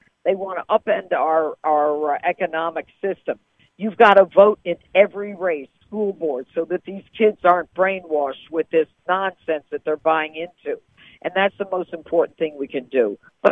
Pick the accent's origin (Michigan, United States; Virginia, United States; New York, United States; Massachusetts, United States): New York, United States; I'm from New York, and I know that.